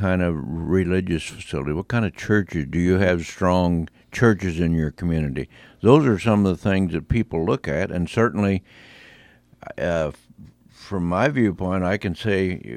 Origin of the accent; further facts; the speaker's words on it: Hillsborough, Illinois, United States; And I think I'm from the Hillsborough area